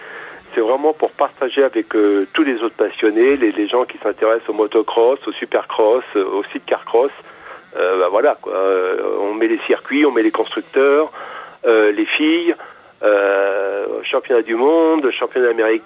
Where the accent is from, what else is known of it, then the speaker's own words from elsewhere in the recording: Châteaudun, Centre-Val de Loire, France; je suis originaire de Châteaudun